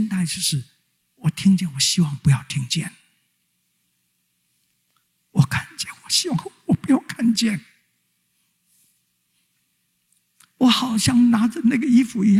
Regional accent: Mingjian, Nantou County, Taiwan; 所以把我送从民间乡啊，南投民间乡送到新屋那边请奶妈

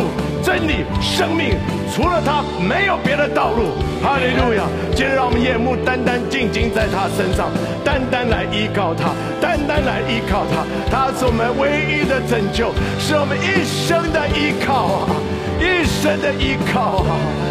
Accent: China; 多少说我们中国人每次遇到问题就想靠自己的力量来解决

